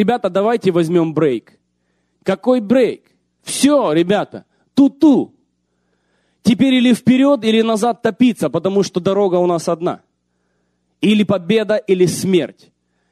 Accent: Ukraine; я тоже украинец, тоже там вырос.

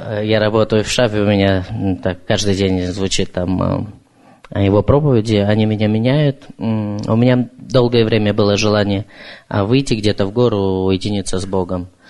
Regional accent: Vancouver, British Columbia, Canada; я из Ванкувера.

